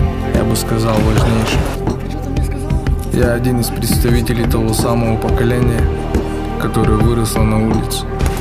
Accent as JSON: {"language": "Russian", "region": "Bishkek", "country": "Kyrgyzstan", "tie": "born or raised there", "said": "Родом я из Бишкека. Здесь я родился и вырос. Для меня это город моего детства. Город контрастов."}